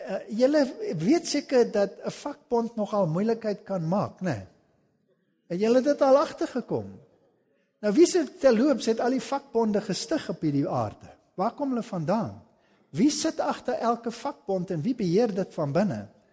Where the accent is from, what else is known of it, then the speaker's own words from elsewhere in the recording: Germany; Ek is self een Duitser, gaan baie Duitsland toe.